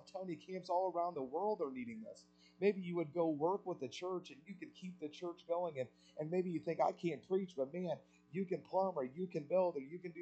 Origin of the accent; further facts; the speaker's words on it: Atlanta, Georgia, United States; In our home church growing up in Atlanta